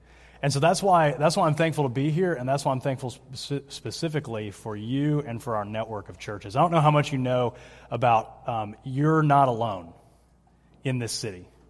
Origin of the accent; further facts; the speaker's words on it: Roswell, Georgia, United States; now in Lakeland, United States; I came down from Atlanta, where my wife and I grew up in the same city, just northeast of Atlanta, little, not so little town called Roswell.